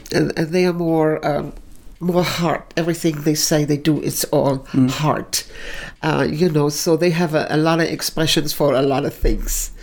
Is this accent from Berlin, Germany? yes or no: yes; Berlin, Germany; English is a second language; Well, you know, I am from Berlin.